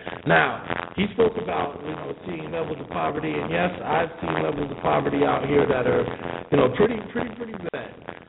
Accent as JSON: {"language": "English", "region": "New Jersey", "country": "United States", "said": "I'm from New Jersey. I'm from the East Coast, you know."}